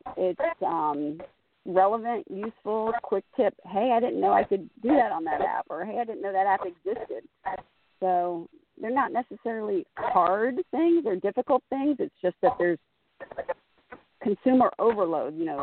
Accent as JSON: {"language": "English", "town": "Los Angeles", "region": "California", "country": "United States", "also_born_or_lived": "East Coast", "moved": "as an adult", "said": "I was originally from Los Angeles and worked in L.A. and then relocated to the East Coast and went on the consulting side of things."}